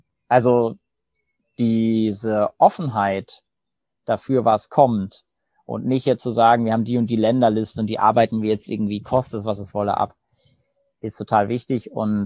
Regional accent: Lübeck, Schleswig-Holstein, Germany; Ich komme ursprünglich aus Lübeck. Ich bin 32 Jahre alt

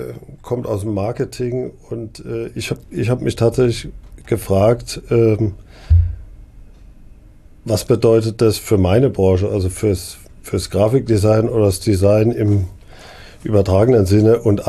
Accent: Neckargemünd, Baden-Württemberg, Germany; Ich komme aus der Gegend, ich bin in Neckargemünd aufgewachsen

